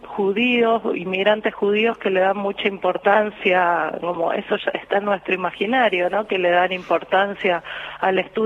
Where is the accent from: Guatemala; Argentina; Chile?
Argentina; Lanús, Buenos Aires Province; De Lanús.